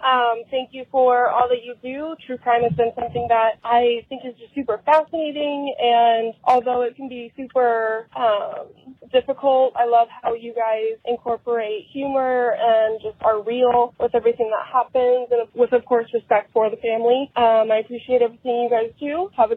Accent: Arizona, United States; I'm from Arizona.

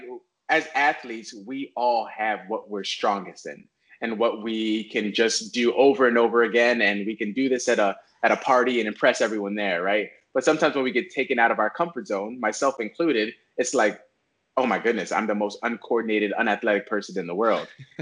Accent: Chicago, Illinois, United States; So, born and raised in Chicago.

